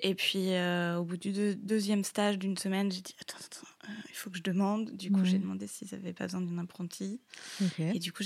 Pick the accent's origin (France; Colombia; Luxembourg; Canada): France; also born or lived in Ireland; now in Switzerland; Alors moi je suis française à la base, ouais. Je suis passée par l'Irlande, puis j'ai atterri en Suisse, un peu les aléas du Covid.